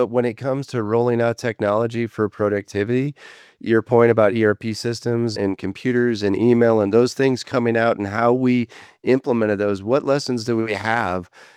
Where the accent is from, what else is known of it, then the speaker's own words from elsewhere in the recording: Wisconsin, United States; I'm from Wisconsin. I love cheese.